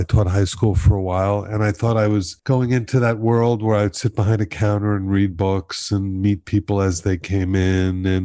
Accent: Miami, Florida, United States; And I grew up in Miami and I had that very same feeling.

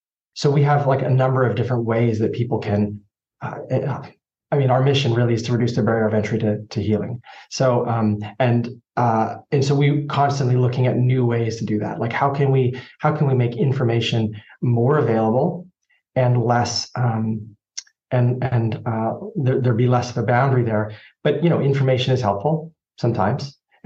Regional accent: Canada; accent: Canadian; My Canadian accent is coming out.

